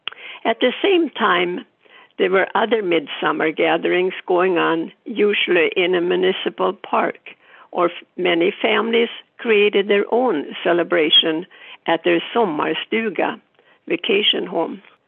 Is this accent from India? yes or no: no; Sweden; my favorite holiday while growing up in Sweden.